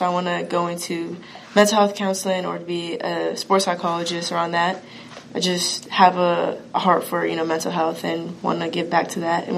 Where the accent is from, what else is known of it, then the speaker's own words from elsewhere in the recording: Brampton, Ontario, Canada; I'm from Toronto, Canada, specifically Brampton, Ontario, Canada, Brampton. Which is a little outside of Toronto, so in the GTA area.